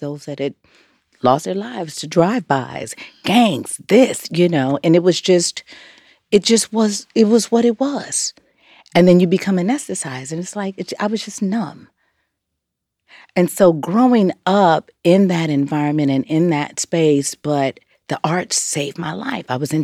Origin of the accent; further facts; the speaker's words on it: Los Angeles, California, United States; But growing up in South Central LA, it was like … every single day.